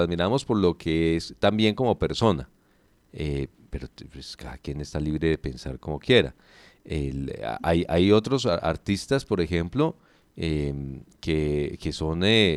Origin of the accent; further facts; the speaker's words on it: Colombia; son temas que obviamente debemos de pensar como colombianos